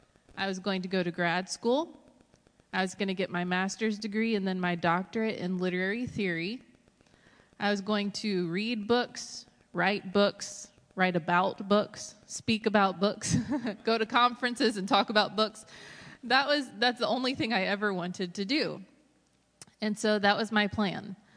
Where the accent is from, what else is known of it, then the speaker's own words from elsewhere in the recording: Greensboro, North Carolina, United States; I was born and raised in Greensboro, pastor's kid, homeschooled. Yeah, Greensboro, yeah.